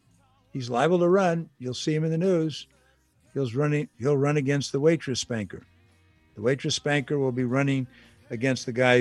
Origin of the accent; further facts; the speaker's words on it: Missouri, United States; This is the state of Harry Truman. I'm from Missouri. Show me. Remember, I'm from Missouri.